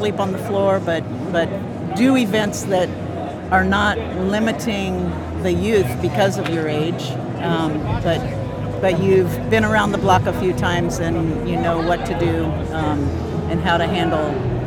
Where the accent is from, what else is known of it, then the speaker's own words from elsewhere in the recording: Daytona Beach, Florida, United States; I'm from Daytona Beach, Florida.